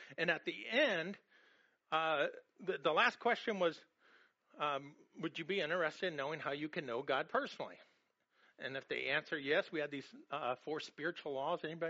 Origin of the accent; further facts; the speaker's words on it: Los Angeles, California, United States; I'm like, I came from Los Angeles. They have drive-by shootings.